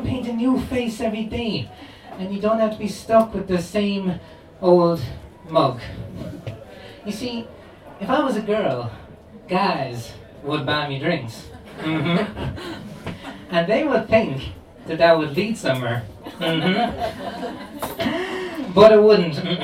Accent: Limerick, Munster, Ireland; we were driving back to Limerick. I'm from Limerick myself

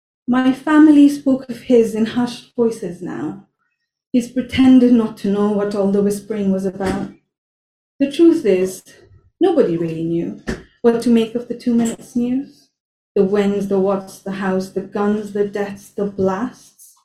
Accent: Nepal; So like I said, I grew up in Nepal, and most of my adulthood, like late teens to my early 20s, no, more than that, actually.

